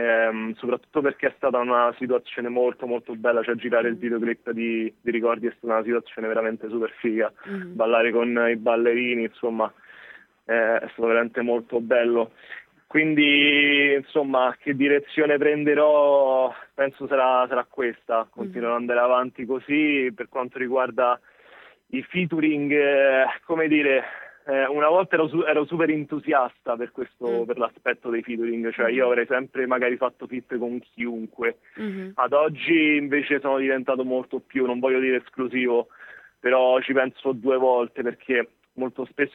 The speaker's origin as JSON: {"language": "Italian", "town": "Rome", "region": "Lazio", "country": "Italy", "said": "Esatto, che sono romano."}